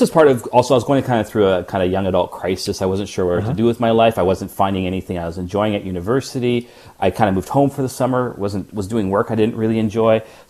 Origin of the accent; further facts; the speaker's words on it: Vancouver, British Columbia, Canada; also born or lived in Victoria; I grew up in Vancouver, and then on the mainland, I graduated from high school when I was 18. I decided to go to Victoria to go to university. So that's on Vancouver Island.